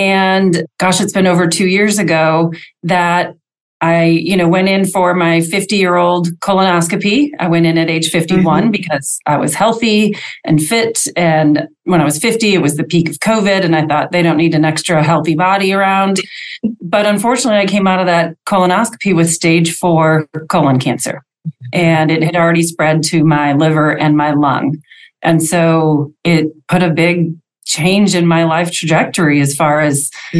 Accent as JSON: {"language": "English", "town": "Green Bay", "region": "Wisconsin", "country": "United States", "tie": "born or raised there", "also_born_or_lived": "Chicago / Detroit", "moved": "as an adult", "lives_now": "Nashville, United States", "said": "From Wisconsin, I grew up in Green Bay. But shortly after I graduated from Madison, I made my way to Chicago, then Detroit, and then Nashville. And I've been in Nashville now for over 28 years, and I love it here."}